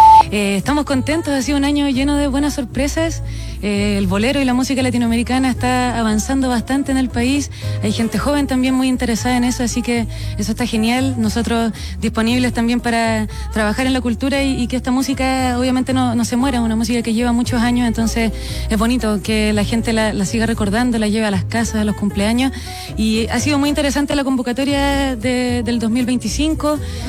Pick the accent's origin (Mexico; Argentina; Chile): Chile; Punta Arenas, Magallanes and Chilean Antarctica; now in Santiago, Chile; Yo soy de Punta Arenas, vivo hace un par de años acá en Santiago